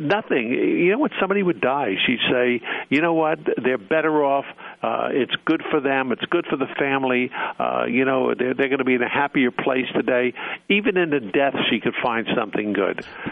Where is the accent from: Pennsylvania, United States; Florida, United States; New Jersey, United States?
New Jersey, United States; Newark; born there; I was born in Newark, New Jersey.